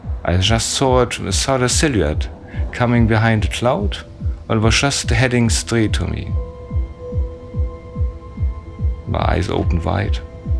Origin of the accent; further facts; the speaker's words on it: Germany; English is a second language; I'm from Germany.